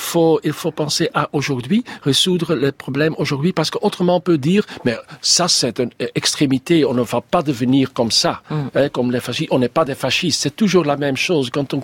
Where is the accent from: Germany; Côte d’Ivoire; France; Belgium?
Belgium; Flanders; Moi, je suis belge, mais je suis aussi flamand. Moi, je suis aussi cosmopolitain.